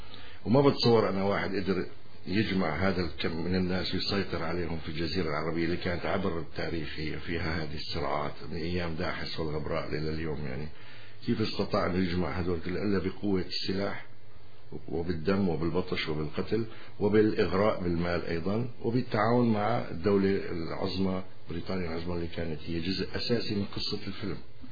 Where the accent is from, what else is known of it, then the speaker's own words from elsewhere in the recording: Syria; كل شيء عندنا في سوريا جميل وحلو.